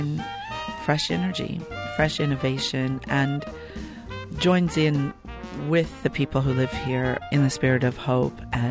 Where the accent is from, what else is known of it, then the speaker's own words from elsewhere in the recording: San Francisco, California, United States; also born or lived in Los Angeles; now in New Orleans, United States; I'm originally from San Francisco, but I did spend a great deal of time on the East Coast